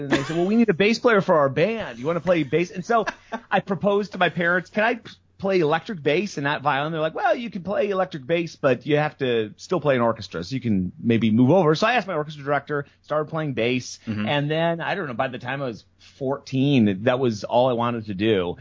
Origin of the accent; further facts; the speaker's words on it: South Dakota, United States; And I grew up in South Dakota. So I was like South Dakota teenage punk rock scene